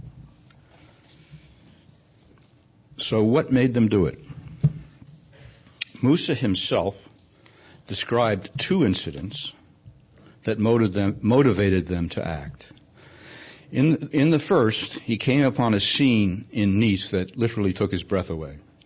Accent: California, United States; I grew up in the Bay Area, and it's always fun to come home.

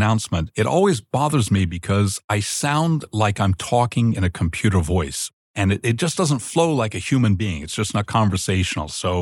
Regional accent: London, United Kingdom; As a kid growing up in London

